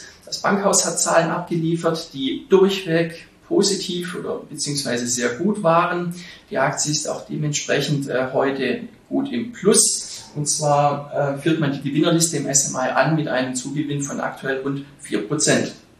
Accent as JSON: {"language": "German", "country": "Switzerland", "said": "Auch bei uns in der Schweiz geht es quartalszahlenmäßig wirklich hoch her diese Woche."}